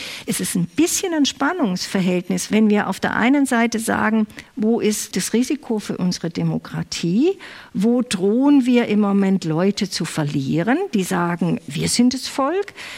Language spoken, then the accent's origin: German; Geislingen an der Steige, Baden-Württemberg, Germany; Ich bin zwar in Geislingen an der Steige groß geworden, aber erzogen dort von einer Großmutter, die alemannisch spricht, die also aus dem Markgräflerland kommt.